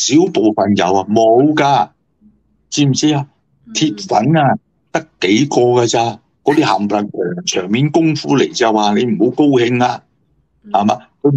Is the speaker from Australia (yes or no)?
no; Hong Kong; 系我哋香港人自己以为了不起啊